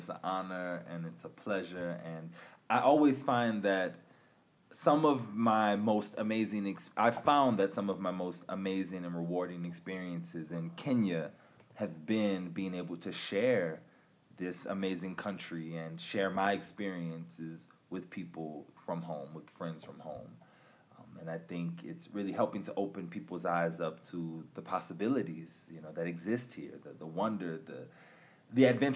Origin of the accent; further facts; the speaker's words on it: New Orleans, Louisiana, United States; also born or lived in Denver; From there, I moved back home to my hometown, New Orleans, Louisiana. And beyond that, I moved to Denver, Colorado.